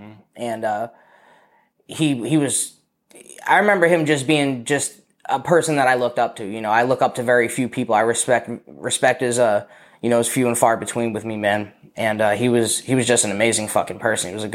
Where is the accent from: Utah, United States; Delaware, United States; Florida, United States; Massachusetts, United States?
Massachusetts, United States; So yeah, man, I'm from Massachusetts. First 18 years of my life, I grew up there. Central Massachusetts, Worcester County